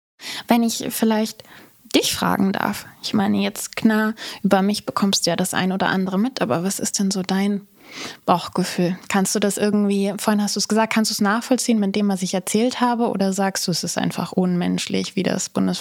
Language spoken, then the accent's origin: German; Germany; die uns als Deutsche ja immer noch so bewegt